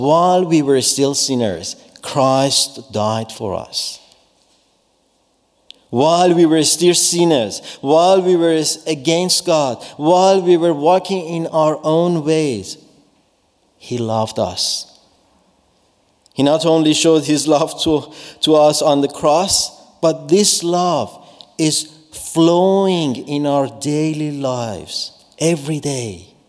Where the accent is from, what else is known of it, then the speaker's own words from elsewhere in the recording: Iran; I was born in Iran and grew up in a Muslim family.